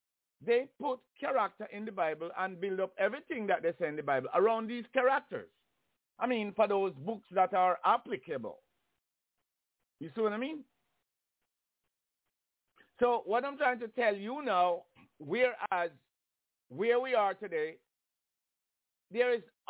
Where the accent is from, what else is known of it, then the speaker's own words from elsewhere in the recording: Jamaica; I come from Jamaica.